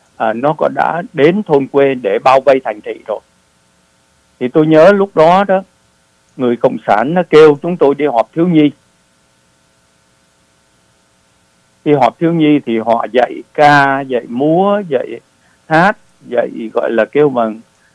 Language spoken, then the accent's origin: Vietnamese; Hải Dương, Vietnam; Thì gia đình tôi ở tỉnh, xuất thân từ tỉnh Hải Dương.